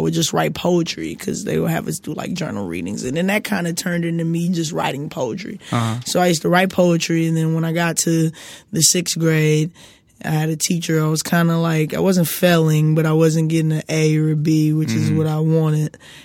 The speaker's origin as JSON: {"language": "English", "town": "Los Angeles", "region": "California", "country": "United States", "tie": "born or raised there", "said": "It's actually 38th Street. I grew up on Exposition."}